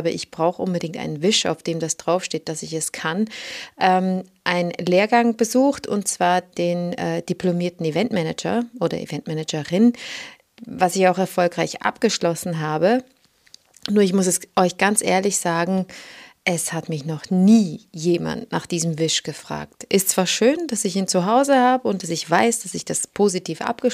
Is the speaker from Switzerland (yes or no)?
yes; Switzerland; Ich bin aufgewachsen in der Schweiz mit 3 älteren Brüdern, mit meinen Eltern